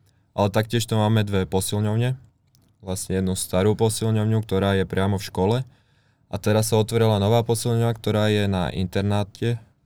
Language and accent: Slovak; Skalica, Trnava Region, Slovakia; now in Trnava, Slovakia; v podstate ja som zo Skalice, zo Záhoria, ale keďže už tu bývam 5. rokom